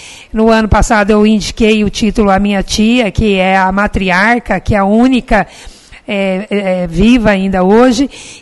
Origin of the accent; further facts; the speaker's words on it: Paraná, Brazil; moved away; eu e o Nelson temos a mesma idade, né? E quando viemos do Paraná